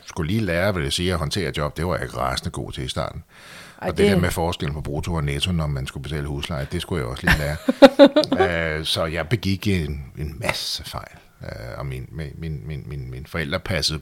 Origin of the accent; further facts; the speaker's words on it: Copenhagen, Capital Region of Denmark, Denmark; jeg er sådan en rigtig Amager-dreng. der er jo så ikke født, men er opvokset de første 10 år med liv på Torben ved Torv og senere på Amager, og er en dansk mor og en kypriotisk engelsk